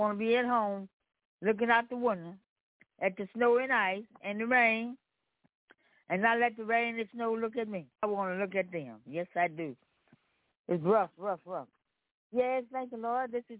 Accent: Memphis, Tennessee, United States; I'm you from Memphis, Tennessee.

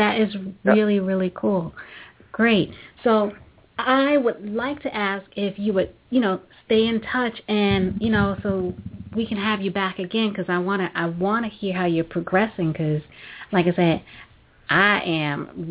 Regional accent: New York, United States; I grew up on St. Mark's between Graham and Clausen.

